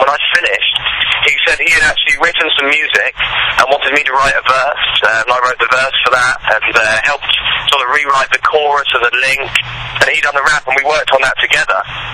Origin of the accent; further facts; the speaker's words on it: United Kingdom; accent: British; I don't know if it's my sound's different because of my British accent